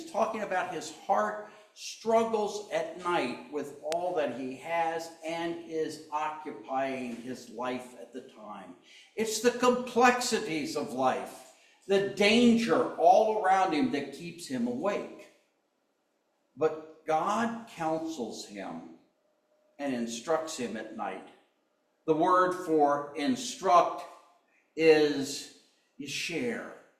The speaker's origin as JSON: {"language": "English", "region": "the South", "country": "United States", "said": "I don't know. I'm from the South, that's how I say it."}